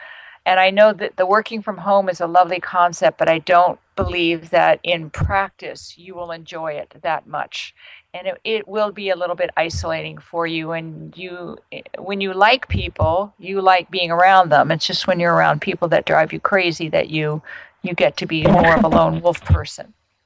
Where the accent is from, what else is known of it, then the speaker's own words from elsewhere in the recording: California, United States; My home state. Hello, California.